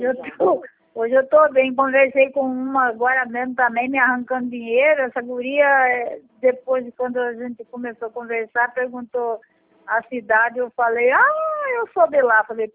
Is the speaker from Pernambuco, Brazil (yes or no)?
no; Diamantino, Mato Grosso, Brazil; Eu sou de Diamantino.